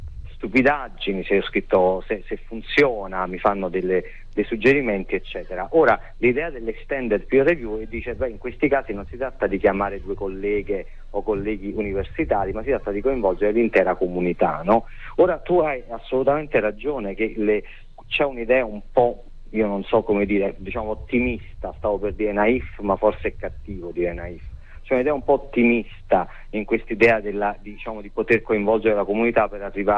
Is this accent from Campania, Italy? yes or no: yes; Naples, Campania, Italy; io poi l'accento probabilmente mi tradisce, non sono esattamente di Verona, ma sono napoletano